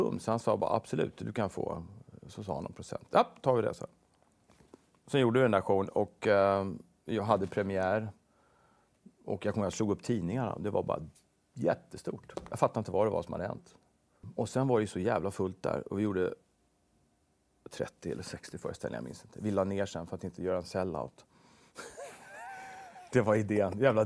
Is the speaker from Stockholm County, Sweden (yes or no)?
yes; Täby, Stockholm County, Sweden; Och Täby när jag växte upp var inte som Täby nu. Det var liksom landet.